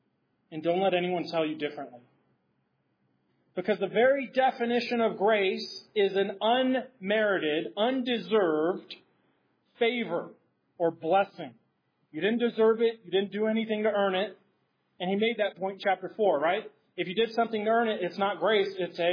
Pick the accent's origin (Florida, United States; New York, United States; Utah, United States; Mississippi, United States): Utah, United States; where I'm from, born and raised in Utah